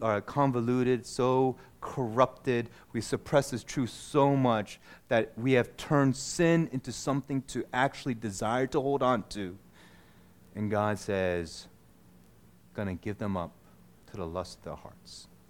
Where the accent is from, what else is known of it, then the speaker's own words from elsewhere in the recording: Philadelphia, Pennsylvania, United States; I'm from Philly, and we had this, I don't know how big of a block.